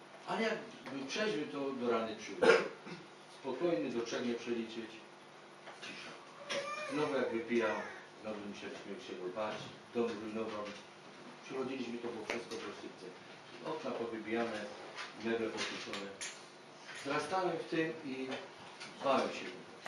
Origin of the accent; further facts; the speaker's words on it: Bytom, Silesian Voivodeship, Poland; jestem z Bytomia.